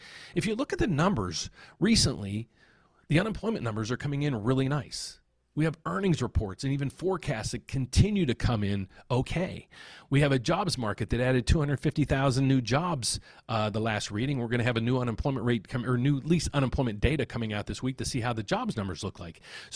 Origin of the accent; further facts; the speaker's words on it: Pittsburgh, Pennsylvania, United States; I grew up in right outside of Pittsburgh, and it was the steel mill towns when I grew up in the 70s.